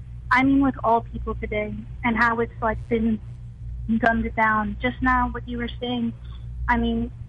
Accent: New York City, New York, United States; I mean, I'm from Brooklyn, grew up in Jackson Heights, native New Yorker. I'm 29

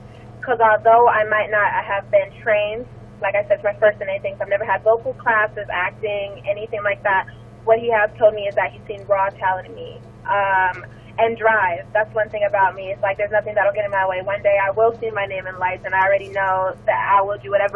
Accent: Encino, California, United States; I'm from right in California, from Encino, but my family, we country folk and from Jamaica as well, so, you know, a little bit of island, a little bit of country.

